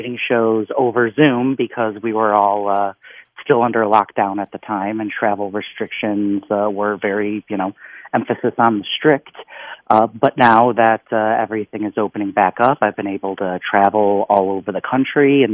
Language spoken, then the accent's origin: English; Woodstock, Illinois, United States; born there; And funny story, I was born in Woodstock, Illinois, where they filmed that movie.